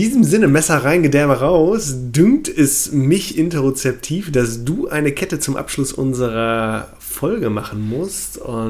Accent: North Rhine-Westphalia, Germany; ich bin ja aus Nordrhein-Westfalen ursprünglich

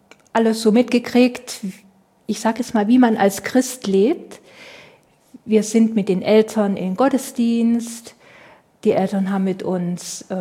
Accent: Germany; ich bin in der DDR aufgewachsen, habe da bis 30 etwa gelebt.

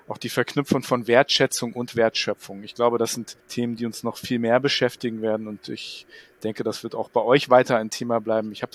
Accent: Wiesbaden, Hesse, Germany; born there; Ich als gebürtiger Wiesbadener

